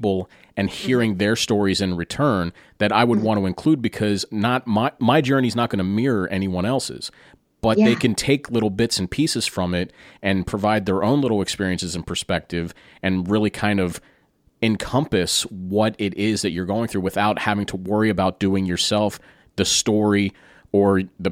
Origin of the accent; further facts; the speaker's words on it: Carlisle, Pennsylvania, United States; makers of CBD and CBG products from my hometown of Carlisle, Pennsylvania.